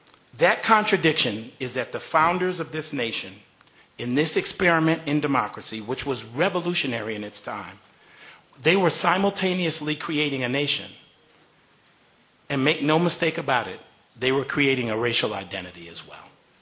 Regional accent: Louisiana, United States; also born or lived in Virginia; Like Ellen, I grew up in Louisiana, in Virginia, during Jim Crow.

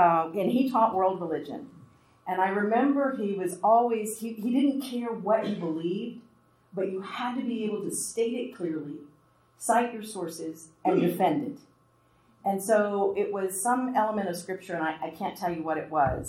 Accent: El Paso, Texas, United States; as a Mexican kid growing up in El Paso, which was really pretty provincial

